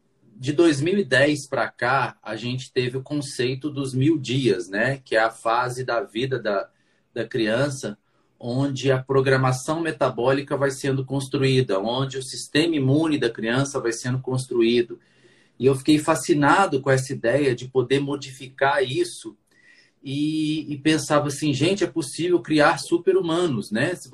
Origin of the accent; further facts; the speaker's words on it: Brasília, Federal District, Brazil; Então, eu sou de Brasília mesmo, nascido e criado aqui em Brasília.